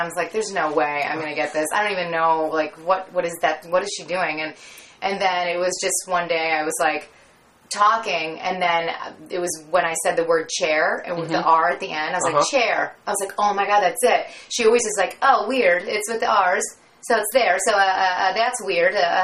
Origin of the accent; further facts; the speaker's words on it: Michigan, United States; So I'm from Michigan, and so it's kind of like, I'm sure you can hear, like my voice is kind of like that, my mom and dad. And, I mean, I still talk like